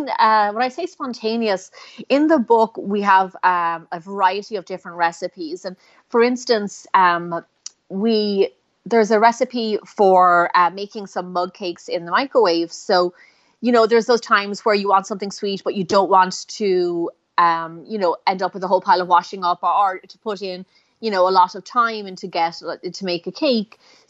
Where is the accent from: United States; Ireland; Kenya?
Ireland; I grew up in Ireland, and I had the best teacher and the best cook to learn from.